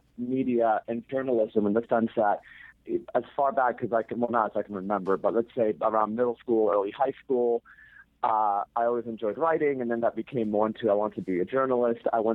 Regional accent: Argentina; moved away as an adult; also born or lived in Connecticut / Venezuela / New York / Seattle; now in Las Vegas, United States; I was born in Argentina, and when I was younger, I moved around. I lived in Connecticut, then Venezuela, then back to Argentina. At 18, went to New York, where I did my bachelor's and a master's degree. Then over to Seattle, and currently I am in Las Vegas

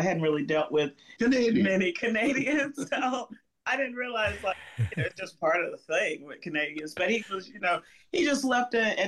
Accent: the South, United States; And, you know, we're from the South, so best way to get to know somebody is, you know, let's take them to eat.

